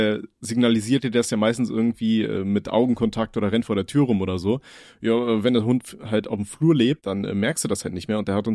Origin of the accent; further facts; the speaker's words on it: Aachen, North Rhine-Westphalia, Germany; ich komme ja aus Aachen